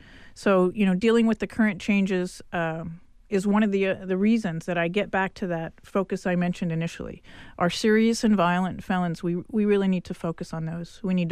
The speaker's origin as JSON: {"language": "English", "town": "Fresno", "region": "California", "country": "United States", "tie": "born or raised there", "said": "I grew up in Fresno. I went to San Joaquin Memorial High School"}